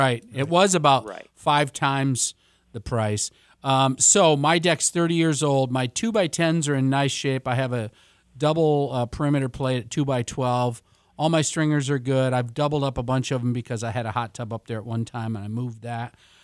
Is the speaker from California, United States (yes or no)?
no; Reed City, Michigan, United States; Dude, I grew up in Reed City, so I spent every summer in Ludington